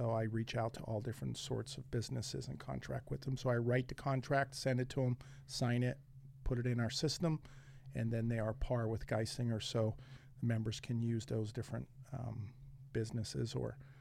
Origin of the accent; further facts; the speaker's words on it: Atlas, Pennsylvania, United States; Well, I'm from Atlas. I went to Mount Carmel High School.